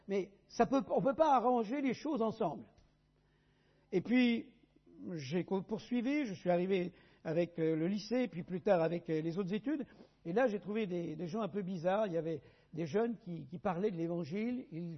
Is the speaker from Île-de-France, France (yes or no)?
yes; Île-de-France, France; je suis parisien, né dans la région parisienne, élevé dans la région parisienne